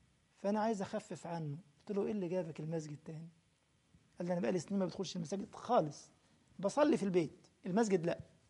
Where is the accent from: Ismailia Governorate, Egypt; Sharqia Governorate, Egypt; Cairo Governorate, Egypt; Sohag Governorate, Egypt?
Cairo Governorate, Egypt; Cairo; كنت بدرس تفسير القرآن في مسجد في منطقة اسمها الشرابية عندنا في القاهرة في مصر.